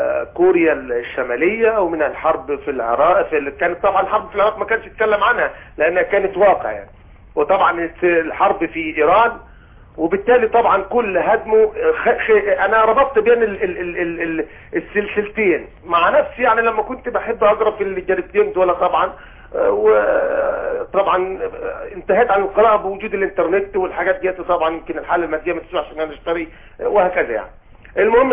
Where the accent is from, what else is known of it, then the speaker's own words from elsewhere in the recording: Upper Egypt, Egypt; انا صعيدي يعني، في حاجة تانية، صعيدي ومن بيروت كمان.